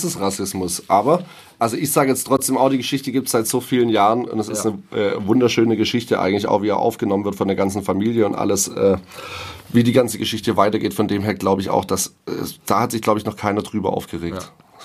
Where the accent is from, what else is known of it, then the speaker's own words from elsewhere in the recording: Ditzingen, Baden-Württemberg, Germany; ich niemals loslassen wollen und werde deswegen auch nie wegziehen aus Ditzingen, weil es einfach meine Heimat ist.